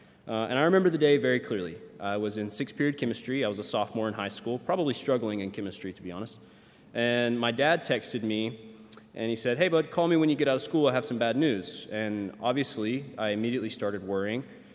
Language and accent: English; Alabama, United States; And despite growing up in the South in Alabama, I had actually only gone to church maybe like 10 times before I was 15 or 16.